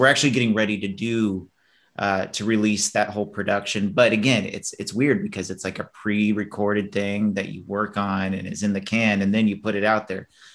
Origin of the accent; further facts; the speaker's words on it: St. Louis, Missouri, United States; I remember growing up in St. Louis City, like, you know, Fred Bird, the mascot, would come do block parties and stuff and hand out baseball cards.